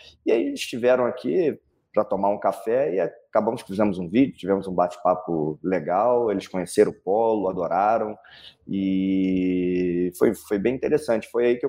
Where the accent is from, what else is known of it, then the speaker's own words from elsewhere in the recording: Rio de Janeiro, Brazil; Então, eu já tenho 49 anos, né? Sou natural do Rio de Janeiro, aquele carioca da gema.